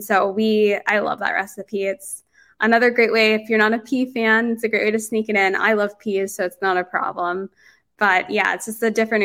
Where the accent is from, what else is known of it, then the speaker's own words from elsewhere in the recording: Pittsburgh, Pennsylvania, United States; Yeah, my husband likes more spicy things than I do personally